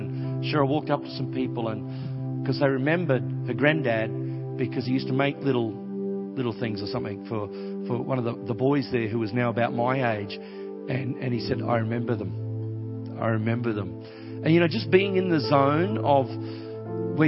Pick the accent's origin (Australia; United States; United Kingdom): Australia; I'm Aussie through and through and my family are here.